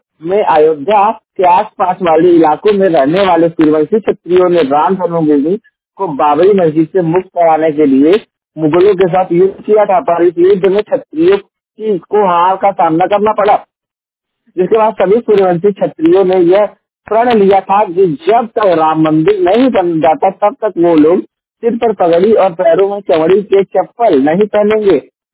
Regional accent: Uttar Pradesh, India; और मैं उत्तर प्रदेश के जौनपुर जिले का निवासी हूँ।

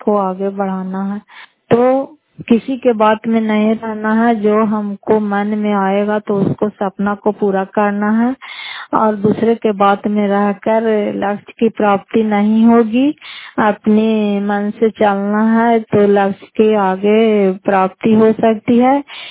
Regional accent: Fatehpur, Bihar, India; घर फतेहपुर, पंचायत मकौता, जिला नालंदा, करारपसरा ब्लॉक की निवासी हूँ।

